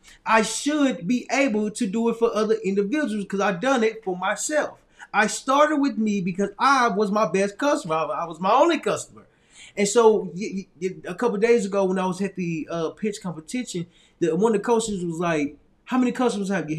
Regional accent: Little Rock, Arkansas, United States; when I was in my hometown, Little Rock, Arkansas, when I was there, I went to this place

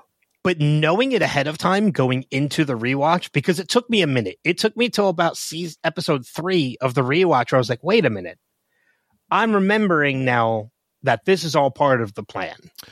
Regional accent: New Jersey, United States; Hey, I'm from New Jersey.

